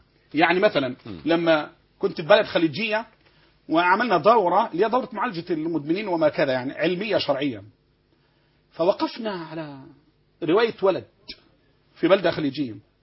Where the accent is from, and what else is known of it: Egypt